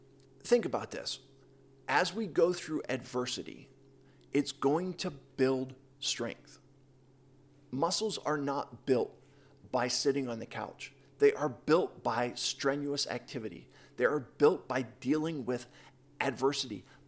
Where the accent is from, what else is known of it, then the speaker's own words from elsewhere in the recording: Pittsburgh, Pennsylvania, United States; I have twice been awarded the Best Of annual award as the top-rated motivational speaker in my hometown of Pittsburgh.